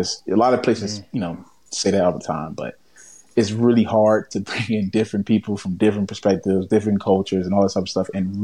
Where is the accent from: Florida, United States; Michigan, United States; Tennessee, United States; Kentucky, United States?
Florida, United States; Miami; So I'm from Miami, obviously, right? And we believe in South Florida, we have the best football and the best athletes when it comes to football, right?